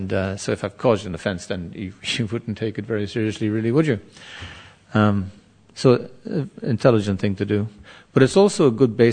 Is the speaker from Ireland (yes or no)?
yes; Ireland; I'm from Ireland